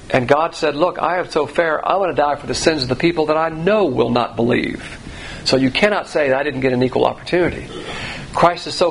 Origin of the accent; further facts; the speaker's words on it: the South, United States; As a Southerner, we're going to be picking cotton out there.